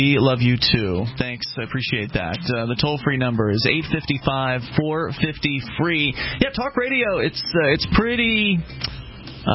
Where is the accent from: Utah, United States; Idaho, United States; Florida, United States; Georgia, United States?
Florida, United States; Sarasota; It's not really the South because I was raised in Sarasota, which is on the West Coast.